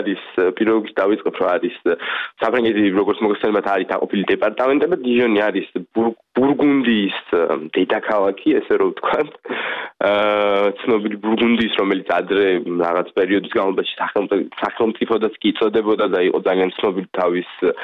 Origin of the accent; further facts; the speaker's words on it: Kakheti, Georgia; now in France; მე წარმოშობით კახელი ვარ